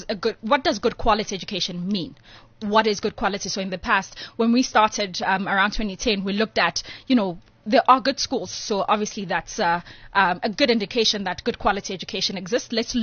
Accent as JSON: {"language": "English", "town": "Tsakane", "region": "Gauteng", "country": "South Africa", "said": "I was like, oh, I'm from Tsakane."}